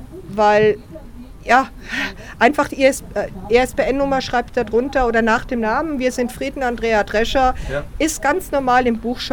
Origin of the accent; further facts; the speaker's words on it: Austria; now in Germany; ich bin ja aus Österreich, ihr seid ja Deutsche, seid ja Ausland für mich.